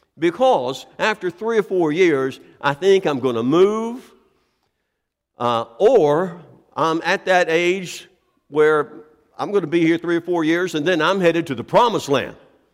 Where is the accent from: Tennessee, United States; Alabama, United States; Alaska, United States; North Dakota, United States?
Tennessee, United States; Columbia; moved away as an adult; also born or lived in Lakeland, Florida; I was born and raised in Columbia, Tennessee. Then I went to college in Tennessee, but 2 hours away.